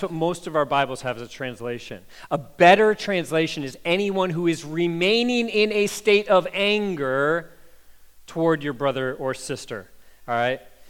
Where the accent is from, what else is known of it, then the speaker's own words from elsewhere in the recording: Midwest, United States; I grew up in the Midwest. It's not like that in the Midwest. So in the Midwest, we have this thing called Midwest nice, okay?